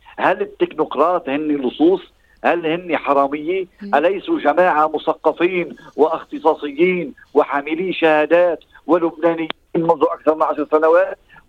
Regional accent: Lebanon; عندنا بلبنان

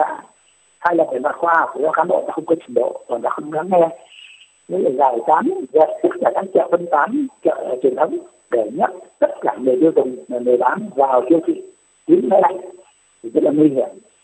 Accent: Quang Ngai, Vietnam; Quảng Ngãi là quê của tôi đấy.

